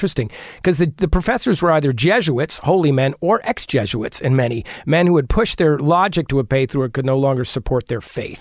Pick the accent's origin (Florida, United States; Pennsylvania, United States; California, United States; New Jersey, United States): New Jersey, United States; I was a kid from Jersey who never thought of this stuff.